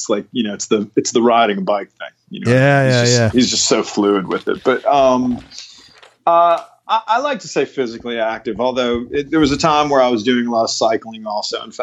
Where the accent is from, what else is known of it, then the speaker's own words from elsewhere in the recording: Atlanta, Georgia, United States; moved away as an adult; also born or lived in Boston / Los Angeles; You know, for a kid growing up in Atlanta, like I got to Boston, man, I may as well have been on the moon.